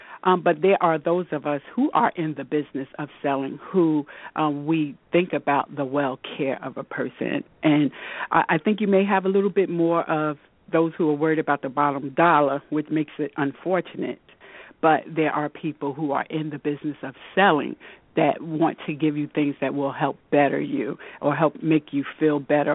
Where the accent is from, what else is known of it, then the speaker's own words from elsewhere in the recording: New Jersey, United States; also born or lived in Florida; I'm originally from New Jersey. Yes, I am. I used to live in Florida for about 4 years, but I'm a Jersey girl.